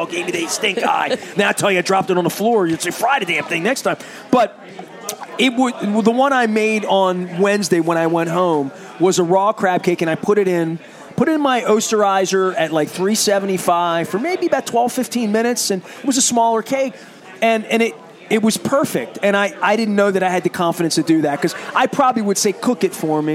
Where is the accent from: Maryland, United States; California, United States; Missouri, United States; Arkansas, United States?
Maryland, United States; Dundalk; I'm from Dundalk. We've been through this. Fried hockey puck crab cakes were what Baltimore did until beautiful things came along.